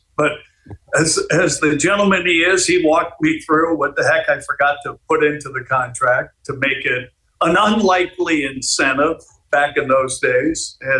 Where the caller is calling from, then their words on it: Newport Beach, California, United States; I'm coming from Newport Beach, California.